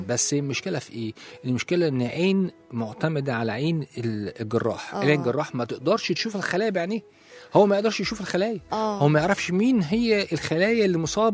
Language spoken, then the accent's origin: Arabic; Egypt; زي مثلا وزارة الصحة عندنا في مصر